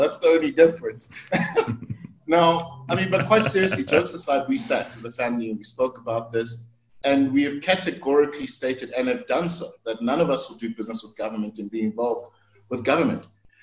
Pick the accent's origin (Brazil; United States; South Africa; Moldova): South Africa; as a South African, as a citizen